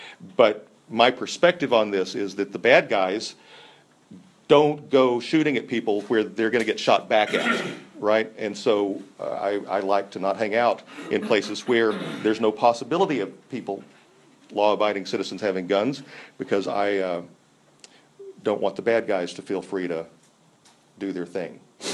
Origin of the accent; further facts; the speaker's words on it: Oklahoma, United States; also born or lived in Texas; I grew up in Oklahoma and Texas.